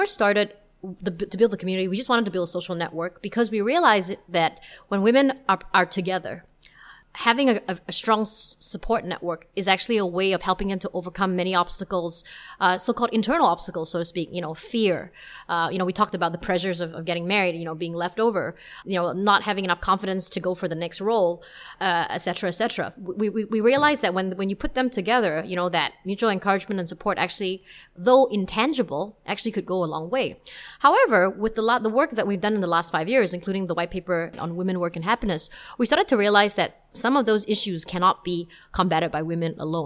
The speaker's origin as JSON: {"language": "English", "country": "Singapore", "said": "if you hear me speaking with my Singaporean friends, then you will definitely know that I am Singaporean."}